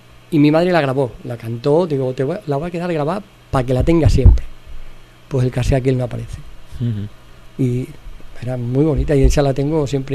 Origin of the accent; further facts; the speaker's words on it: Torrejoncillo, Extremadura, Spain; A mi pueblo, que ayer me sentí más de Torrejoncillo que nunca